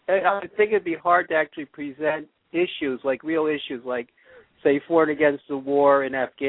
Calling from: Bethlehem, Pennsylvania, United States; from Bethlehem, Pennsylvania.

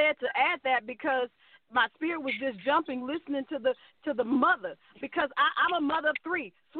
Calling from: Houston, Texas, United States; I'm calling from Houston, Texas.

